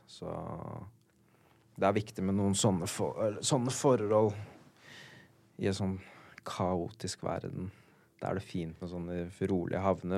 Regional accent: Finnsnes, Troms, Norway; Og så var det noe i byen der oppe, på Finnsnes, der vi var, der vi er fra.

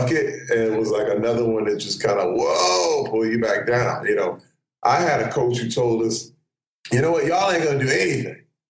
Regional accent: Flint, Michigan, United States; You know, let me tell you, people think it's the worst thing growing up in Flint. No, it's the best thing

